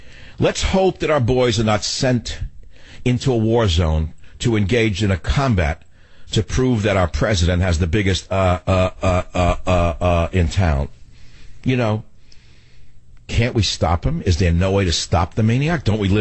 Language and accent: English; New York City, New York, United States; I grew up in a melting pot. I grew up in New York City. I'm an immigrant son.